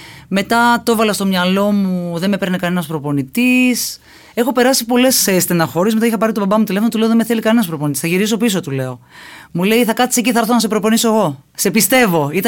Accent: Eastern Macedonia and Thrace, Greece; moved away as an adult; Αλλά μου αρέσει και η πόλη μου πάρα πολύ. Και γενικά μου αρέσει η Θράκη.

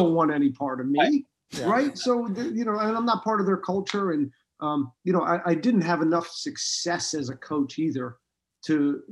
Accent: Pennsylvania, United States; I am from Pennsylvania.

